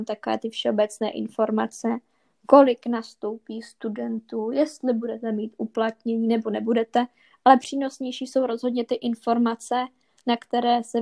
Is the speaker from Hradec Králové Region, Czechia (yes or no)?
no; Brno, South Moravian Region, Czechia; ačkoliv jsem rodila Brňačka, musím zdůraznit